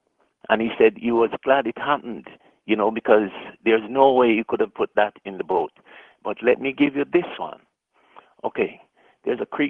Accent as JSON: {"language": "English", "country": "Jamaica", "said": "I am from Jamaica, and you might have heard of Goat Island."}